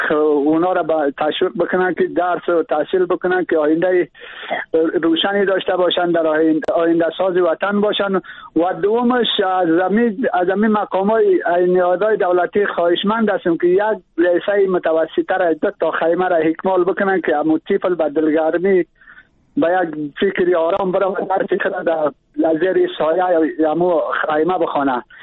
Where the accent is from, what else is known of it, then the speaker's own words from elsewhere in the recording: Badakhshan, Afghanistan; من اصلی از ولایت بدخشان هستم